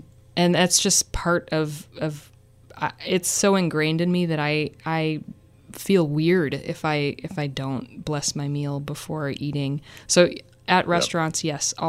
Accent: Tennessee, United States; I moved here from Tennessee, and I was always, it's a city of transplants.

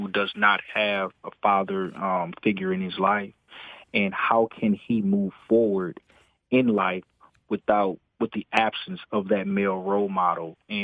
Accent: New Orleans, Louisiana, United States; growing up in New Orleans and being, you know, of course, a law enforcement officer, I get it from both ends, you know.

